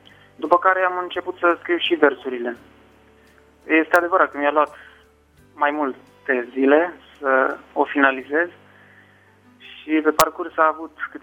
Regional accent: Giurgiu, Giurgiu County, Romania; în cadrul bisericii din Giurgiu, de unde sunt eu

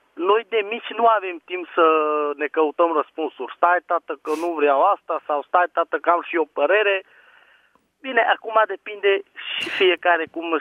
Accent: Mureș County, Romania; de la Mureș

